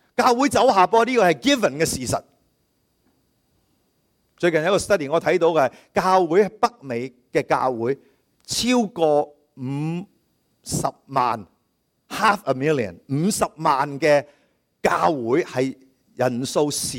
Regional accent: China

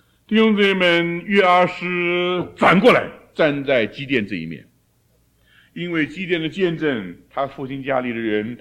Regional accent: China; 我们中国人不也是这样讲吗？修身齐家治国平天下，从个人开始。

